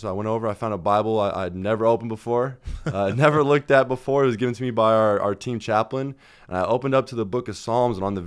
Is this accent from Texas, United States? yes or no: no; Albuquerque, New Mexico, United States; So I grew up in Albuquerque, New Mexico. Grew up there. Had a pretty simple life in Albuquerque.